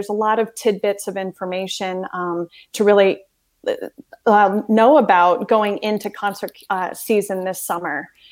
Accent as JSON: {"language": "English", "region": "Maine", "country": "United States", "tie": "born or raised there", "said": "it was a road trip around my home state of Maine."}